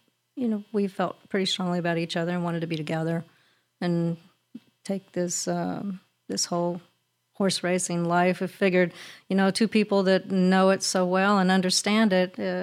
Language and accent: English; Louisiana, United States; I'm from Louisiana.